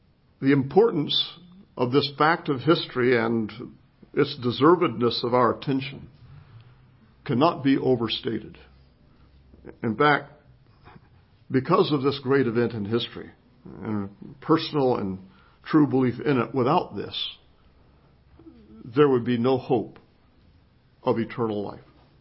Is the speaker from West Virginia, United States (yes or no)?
yes; West Virginia, United States; it is, again, a joy and a privilege to be with you, be back in my home state